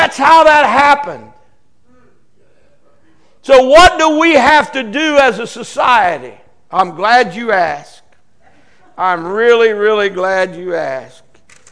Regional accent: Marietta, United States; I remember growing up on Phillips Street in Marietta. I can't remember the exact address.

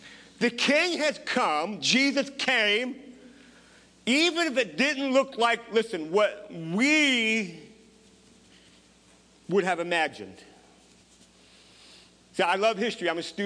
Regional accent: Pennsylvania, United States; I grew up near Gettysburg, not too far from Gettysburg.

